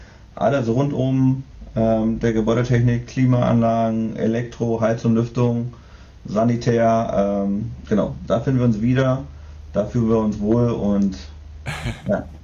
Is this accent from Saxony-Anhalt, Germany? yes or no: yes; Saxony-Anhalt, Germany; born there; now in Quickborn, Germany; Etwas nördlicher von Hamburg, Quickborn. Bin geboren in Sachsen-Anhalt.